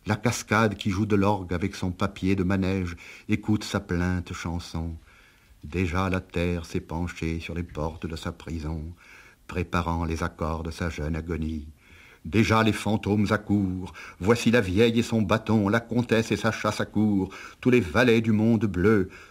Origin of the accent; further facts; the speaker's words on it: Narbonne, Occitanie, France; Tout le monde sait que je suis de Narbonne, ça ne va pas coller.